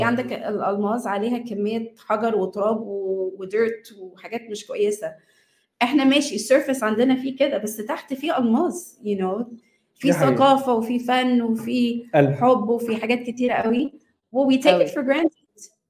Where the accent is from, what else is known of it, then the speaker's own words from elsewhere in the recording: Egypt; انا مفهومي عن what it means ان انا اكون مصريه وعربيه اتغيرت كتير قوي في ال 15 سنه اللي فاتوا او ال 20 سنه اللي فاتوا.